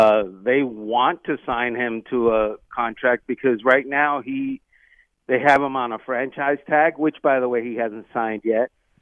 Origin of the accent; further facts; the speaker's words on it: Florida, United States; Dalvin Cook is from South Florida, and I'm from South Florida